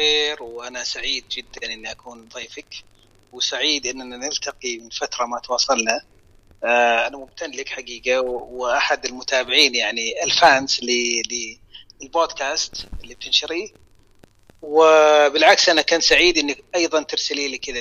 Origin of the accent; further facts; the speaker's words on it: Saudi Arabia; في نمو رهيب عندنا في السعودية في المحتوى الصوتي عموما